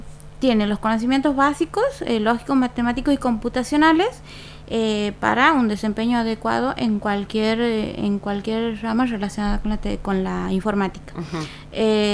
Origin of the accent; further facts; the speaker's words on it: Quimilí, Santiago del Estero, Argentina; Soy del interior, soy de Quimilí.